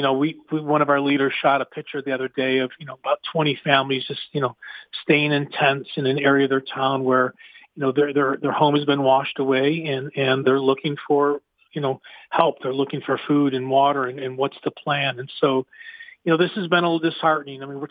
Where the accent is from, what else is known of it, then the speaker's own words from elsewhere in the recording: Buffalo, New York, United States; But actually today I'm in Buffalo, New York, my hometown.